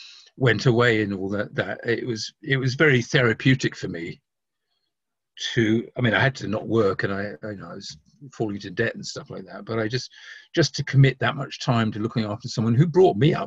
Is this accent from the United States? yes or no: no; London, United Kingdom; Because I live out in the country now, so, you know, I'm into fresh air. But I grew up in London where the fog was so thick you literally couldn't see your hand.